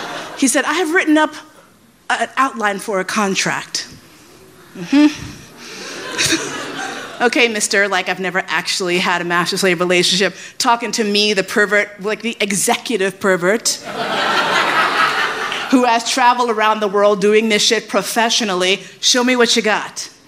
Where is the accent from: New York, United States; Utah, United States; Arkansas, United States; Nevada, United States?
New York, United States; he was asking me all sorts of questions about what it was like growing up in New York